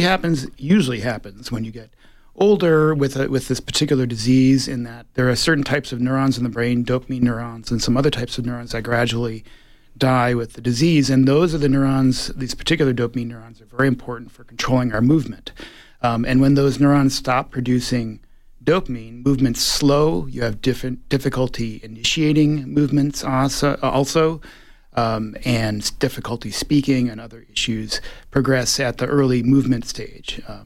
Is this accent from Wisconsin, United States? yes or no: yes; Wisconsin, United States; So I'm originally from Wisconsin, rural Wisconsin. Got a business degree from Wisconsin-Madison.